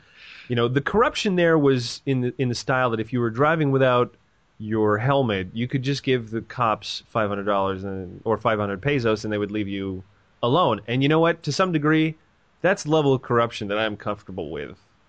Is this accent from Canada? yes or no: yes; Canada; I'm a Canadian, so we have it pretty sweet up here.